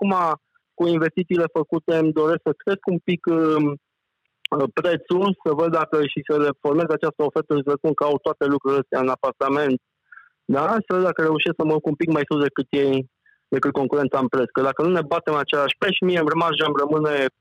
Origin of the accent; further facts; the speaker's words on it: Brașov, Brașov County, Romania; sunt din Brașov, iar business-ul meu oferă servicii de cazare în apartamente de timp hotelier în Brașov